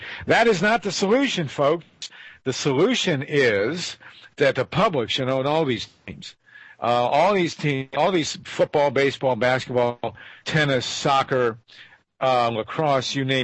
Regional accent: Boston, Massachusetts, United States; born there; now in Columbus, United States; I am genetically, I was born in Boston.

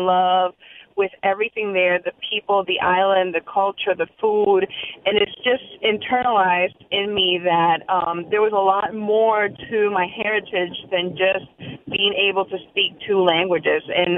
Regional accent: Massachusetts, United States; also born or lived in Mayagüez, Puerto Rico; I am born in Mayagüez, Puerto Rico. I grew up in Massachusetts

